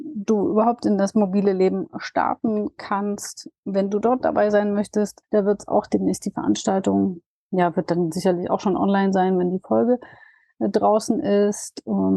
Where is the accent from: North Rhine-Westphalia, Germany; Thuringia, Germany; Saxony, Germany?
Saxony, Germany; Dresden; auf das Event in Dresden endlich jetzt hier in meiner Heimat auf dem Campingplatz